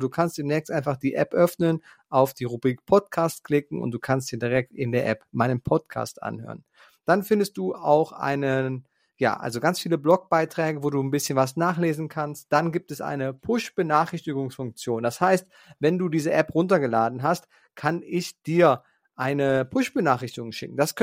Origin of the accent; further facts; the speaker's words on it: Eifel, Germany; die Eifel hier, wo ich herkomme, die ist wunderschön.